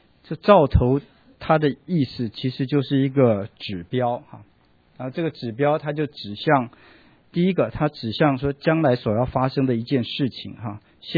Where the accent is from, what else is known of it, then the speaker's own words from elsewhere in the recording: China; 就是我们中国人这个词翻得特别好，他就翻出童女这两个字来